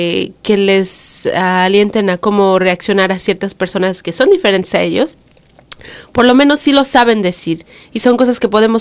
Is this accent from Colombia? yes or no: no; Mexico; moved away as an adult; now in United States; Y nosotros, viniendo de México como sus padres, para nosotros es la familia, es la comunidad.